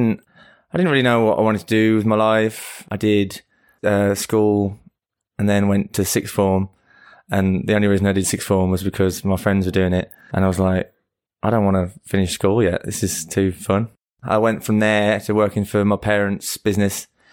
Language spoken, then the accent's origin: English; Bloxwich, West Midlands, United Kingdom; I'm from the Midlands, West Midlands, Bloxwich by Birmingham, where Peaky Blinders is from.